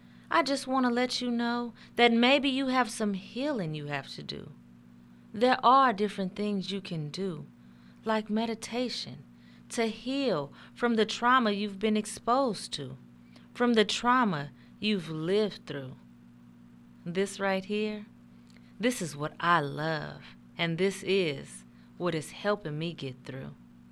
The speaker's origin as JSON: {"language": "English", "town": "Oakland", "region": "California", "country": "United States", "tie": "born or raised there", "said": "Even though I grew up in Oakland, the Bay Area, I'm a country girl at heart."}